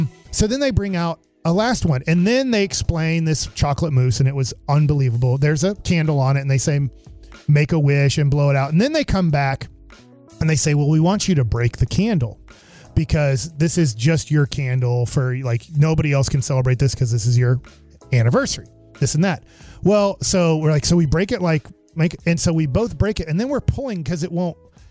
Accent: Texas, United States; And then he goes, where are you from? And we go, we're from Texas.

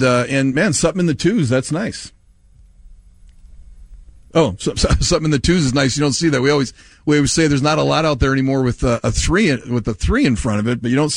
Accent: Bemidji, Minnesota, United States; I grew up in Bemidji, and everybody that's listening that's in Bemidji, you know what I'm saying.

